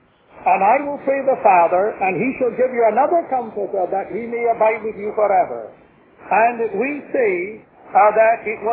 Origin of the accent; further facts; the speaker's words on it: Scotland, United Kingdom; Now, I'm a Scotsman and you wouldn't believe it, but I like to give things away.